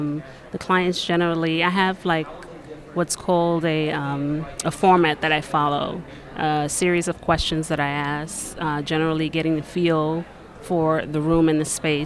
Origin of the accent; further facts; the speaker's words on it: New York, United States; now in Atlanta, United States; I'm from New York, and when I moved down to Atlanta, I've always enjoyed interior design.